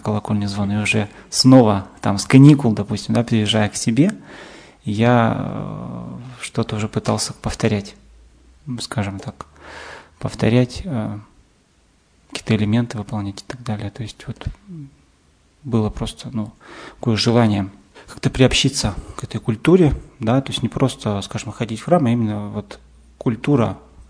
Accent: Yekaterinburg, Sverdlovsk Oblast, Russia; born there; Родился я в Свердловске еще, не в Екатеринбурге, да, в обычной семье.

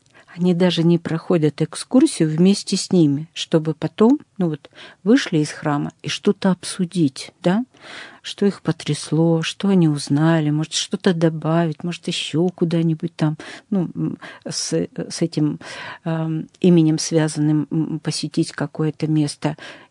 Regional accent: Nakhodka, Primorsky Krai, Russia; А я говорю, а я из Находки.

